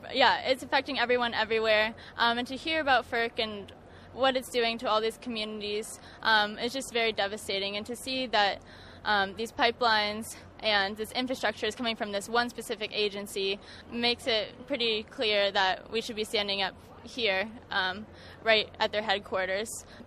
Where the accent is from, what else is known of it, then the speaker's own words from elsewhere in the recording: California, United States; I'm originally from California, outside of San Francisco area, and now I'm living in North Carolina